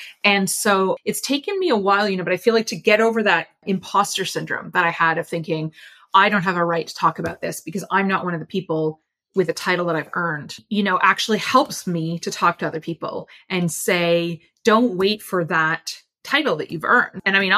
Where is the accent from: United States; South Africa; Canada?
Canada; I found it hard to believe too, you know, and I, as I said, born and raised in Canada.